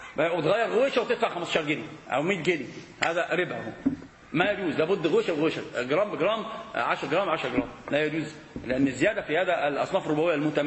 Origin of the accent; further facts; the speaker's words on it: Morocco; انا عارف ان انا مغربي